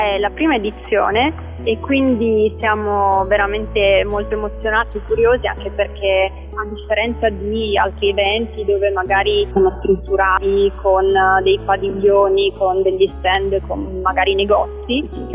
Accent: Verona, Veneto, Italy; perché io sono nata e vivevo a Verona

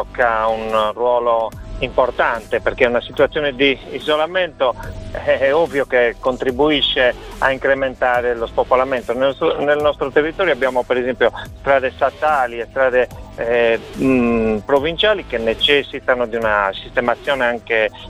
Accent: Isili, Sardinia, Italy; ho trovato inizialmente lavoro vicino al mio paese, quindi sono rimasto qui.

